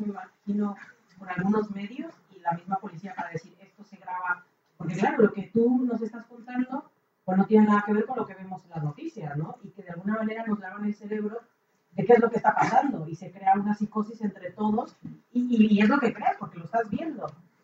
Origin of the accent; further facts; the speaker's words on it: Mexico; Me refiero porque yo soy mexicana, ¿vale?